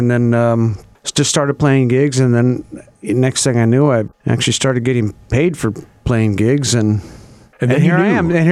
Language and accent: English; Sacramento, California, United States; I'm from Sacramento.